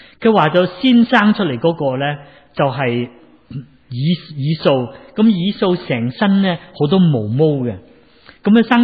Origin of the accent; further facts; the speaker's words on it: Guangdong, China; 我哋广东人就话中意出去好癫啊